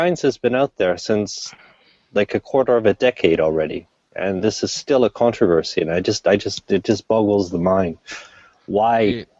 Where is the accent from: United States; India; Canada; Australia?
Canada; London, Ontario; It's actually a university from my hometown, London, Ontario, University of Western Ontario.